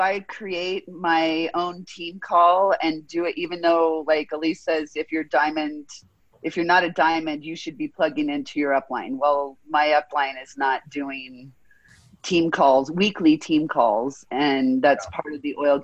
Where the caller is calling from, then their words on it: Parker, Colorado, United States; Parker, Colorado.